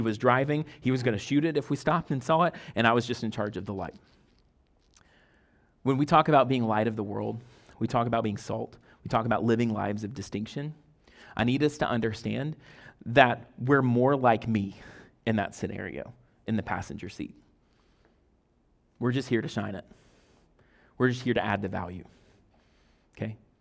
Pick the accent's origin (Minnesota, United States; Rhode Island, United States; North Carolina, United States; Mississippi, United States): Mississippi, United States; what I would call a cougar, but I'm from Mississippi.